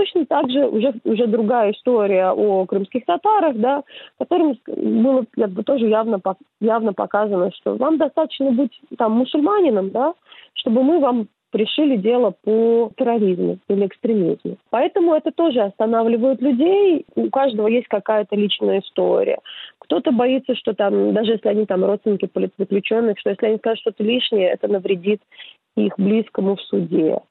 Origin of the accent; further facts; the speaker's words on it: Kyiv, Ukraine; здравствуйте, я из Киева